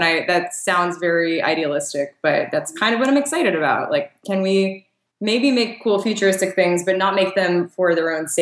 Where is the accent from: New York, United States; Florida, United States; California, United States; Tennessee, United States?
New York, United States; Because like, I'm from New York and there was that legislation